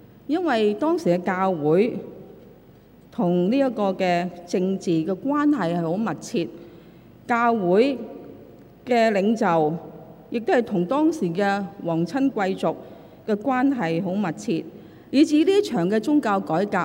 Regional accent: China; 好像我們中國人的一些詩詞那樣，令到人呢很容易呢記得。

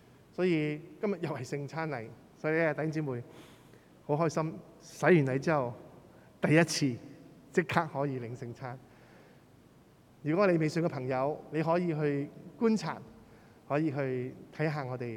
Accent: Hong Kong; 可能我香港人惯了念书

